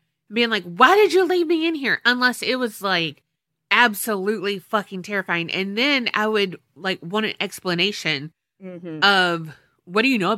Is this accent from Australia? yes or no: no; Finland; English is a second language; now in Puyallup, United States; I live in Puyallup, Washington, but I'm originally from Finland, so that's why I have a weird name. Also, English is not my first language